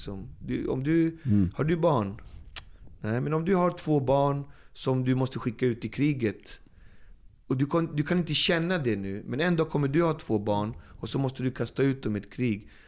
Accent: Sweden; Som svensk känner jag att jag är en upplyst människa.

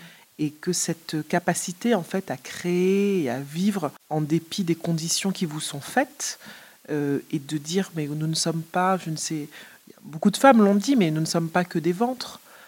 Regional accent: Martinique; Je suis de Martinique.

